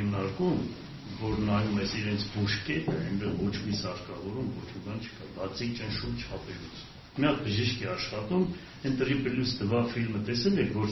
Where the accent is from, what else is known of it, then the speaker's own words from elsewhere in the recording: Gyumri, Shirak, Armenia; ես որպես գյումրեցի հումորով եմ խոսում